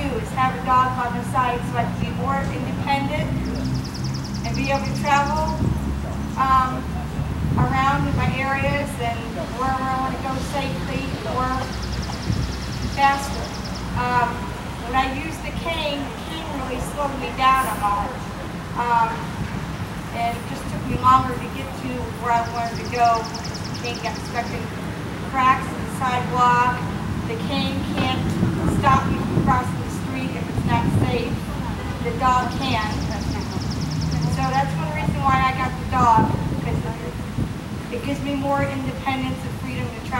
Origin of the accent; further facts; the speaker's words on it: Kent, Ohio, United States; I'm from Kent, Ohio.